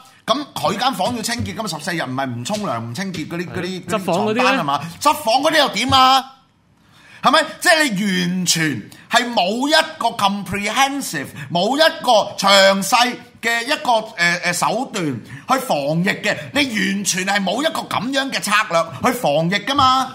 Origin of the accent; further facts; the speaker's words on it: Hong Kong; 加強即係令到我哋香港人疫喺香港疫情擴散嘅風險啊！